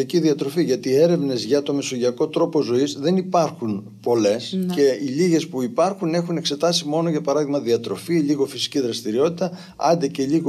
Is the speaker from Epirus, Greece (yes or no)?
yes; Arta, Epirus, Greece; όπως λέμε στο χωριό μου στην Άρτα.